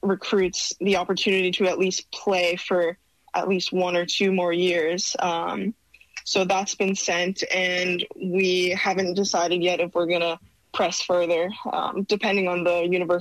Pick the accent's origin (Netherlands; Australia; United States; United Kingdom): United States; Massachusetts; flying me out to tournaments in the winter because I'm from Massachusetts.